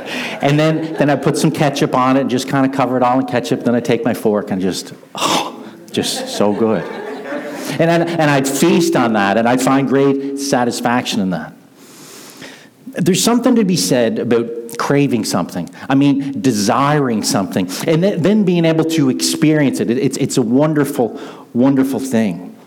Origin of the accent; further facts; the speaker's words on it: Murray Harbour, Prince Edward Island, Canada; I grew up in Murray Harbor, there was a restaurant there